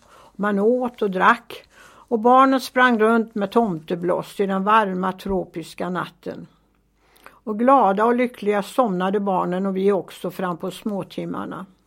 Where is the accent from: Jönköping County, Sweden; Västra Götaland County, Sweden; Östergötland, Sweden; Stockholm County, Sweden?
Jönköping County, Sweden; Sandhem; Att dansa hade inte varit tillåtet i min barndom hemma i Sandhem.